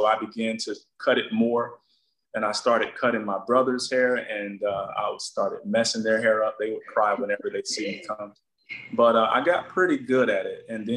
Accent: Florida, United States; I started doing hair growing up in Hardee County out of necessity because where I'm from, there wasn't any ethnic barbershops to go to.

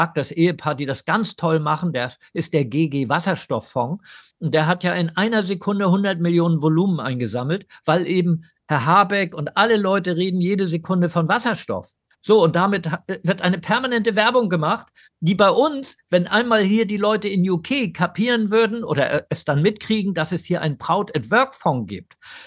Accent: Bernburg, Saxony-Anhalt, Germany; weil ich komme ja auch aus dem Osten, also ich bin geboren in Bernburg und meine Großeltern lebten da.

